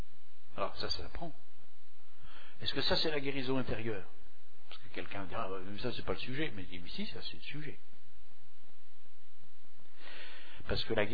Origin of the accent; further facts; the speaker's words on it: Normandy, France; born there; Ma faute à moi si je suis né en Normandie